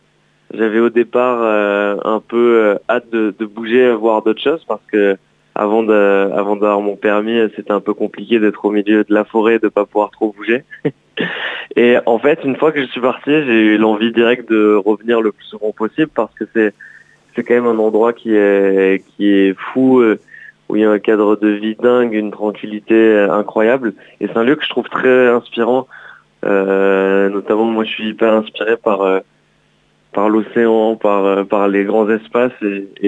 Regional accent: Nouvelle-Aquitaine, France; born there; also born or lived in Bordeaux / Paris; j'ai 24 ans, je fais de la musique. Je suis né dans les Landes. J'ai toujours fait de la musique depuis tout petit, j'étais au conservatoire, après j'ai bougé sur Bordeaux puis sur Paris.

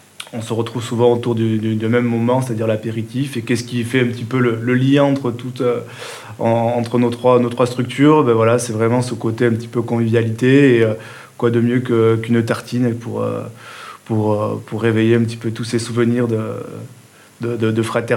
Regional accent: Arthez-de-Béarn, Nouvelle-Aquitaine, France; puisqu'on est d'Arthez de Berne à la base.

